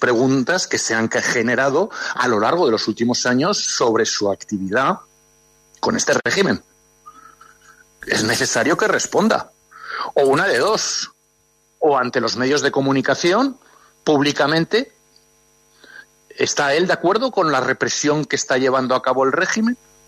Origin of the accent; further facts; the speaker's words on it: Spain; mientras por ejemplo en mi país, en España, había una dictadura